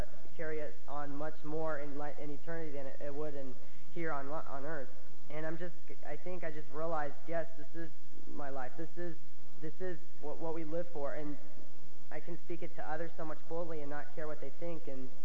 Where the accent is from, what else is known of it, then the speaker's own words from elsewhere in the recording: California, United States; I'm 19 and I'm from California.